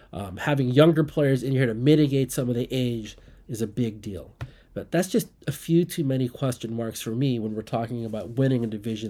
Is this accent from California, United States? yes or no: yes; California, United States; now in New York, United States; I'm from the Bay Area, but I live here now in the New York area.